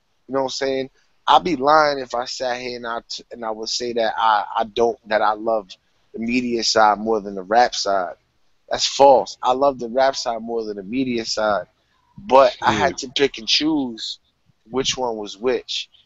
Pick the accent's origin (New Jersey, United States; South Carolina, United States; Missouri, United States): New Jersey, United States; Bayonne; I'm from Bayonne, which is, like, right over the Staten Island. You know, Staten Island's right over the Bayonne Bridge. It's that close. Like, literally, we were, like, 2 miles away from